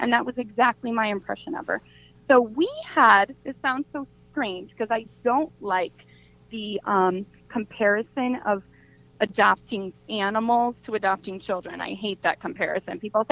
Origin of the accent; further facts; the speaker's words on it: New Jersey, United States; accent: New Jersey; You hear me through my New Jersey accent.